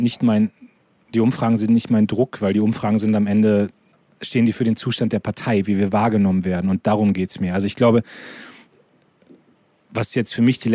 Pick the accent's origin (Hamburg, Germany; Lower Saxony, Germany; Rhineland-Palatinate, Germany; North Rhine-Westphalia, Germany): Lower Saxony, Germany; ich komme aus Niedersachsen, da ist noch alles in Ordnung.